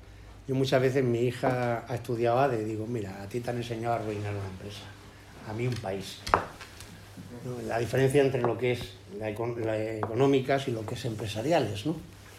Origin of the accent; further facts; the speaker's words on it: Elche, Valencian Community, Spain; now in Madrid, Spain; Seguí mis estudios aquí en Madrid, luego aprobé unas oposiciones y volví a mi tierra a una agencia que es muy grande, que es la agencia de Elche.